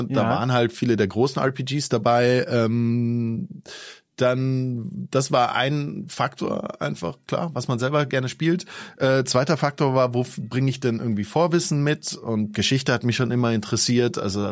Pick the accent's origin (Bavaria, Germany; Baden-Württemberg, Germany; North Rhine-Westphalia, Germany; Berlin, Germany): Bavaria, Germany; Munich; dass es für mich als Münchner vor der Haustür liegt